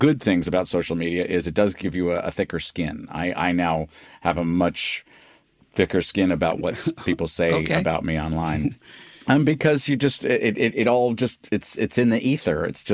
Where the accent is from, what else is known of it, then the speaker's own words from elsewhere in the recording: New York City, New York, United States; You know, I come from New York City.